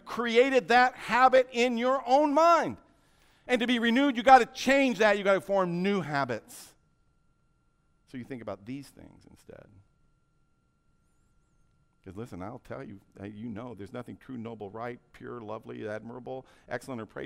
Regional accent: Washington, United States; I grew up in Eastern Washington, and we used to go out in east of Yakima there in the dry hills and hunt chuckers.

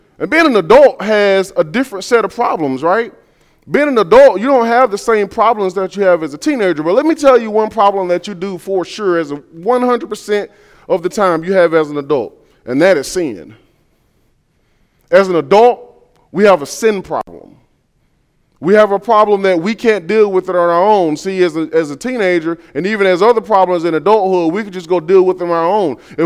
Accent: the South, United States; You know, growing up in the South, everybody is a child of God in the South.

